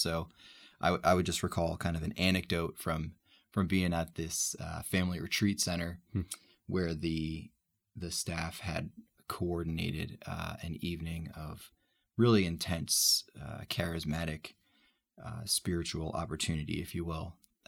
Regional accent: New York City, New York, United States; I'm the oldest of six kids. So big family background. And kind of similar to Maddie, cradle Catholic. And it was just kind of an intrinsic part of being a cultural Italian.

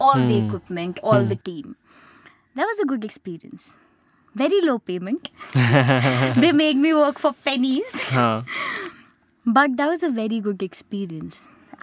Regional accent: Amritsar, Punjab, India; I had done bridal 1 year prior when I was in my hometown, that's Amritsar.

